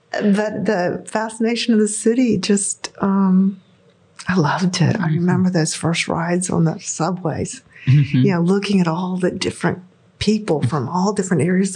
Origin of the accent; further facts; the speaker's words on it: Pensacola, Florida, United States; So I was born and raised in Pensacola, and I had never lived anywhere else. I'd only been out of the South once at that point